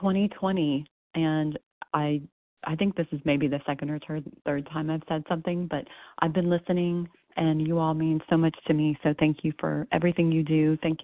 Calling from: Texas, United States; I'm calling from Texas.

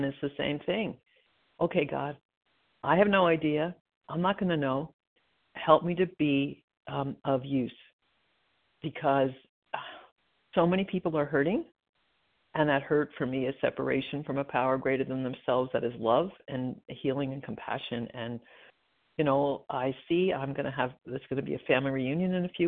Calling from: New Jersey, United States; from New Jersey. Recovered compulsive overeater.

